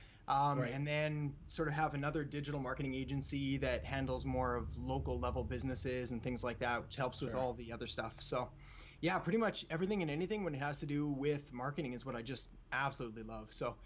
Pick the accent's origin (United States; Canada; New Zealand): Canada; Like everybody growing up in Canada plays street hockey.